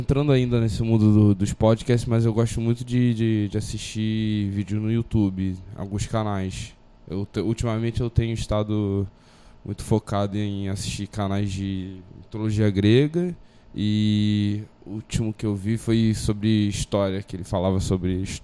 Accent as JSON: {"language": "Portuguese", "town": "Campo Grande", "country": "Brazil", "said": "sou lá de Campo Grande e eu entrei em 2016.1."}